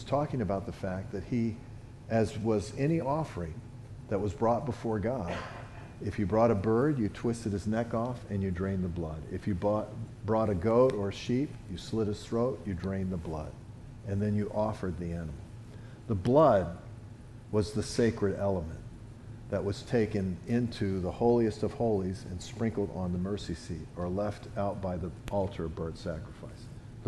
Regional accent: the South, United States; I was born and raised in the South, everything in the South wants to suck your blood.

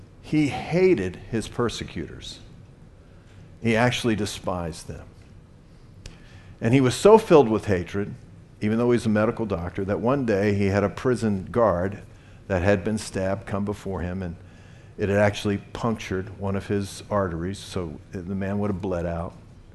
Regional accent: the South, United States; I remember, you know, I was in the South, born and raised in the South, and stupidly, we used to think that Catholics were just, you know, the worst.

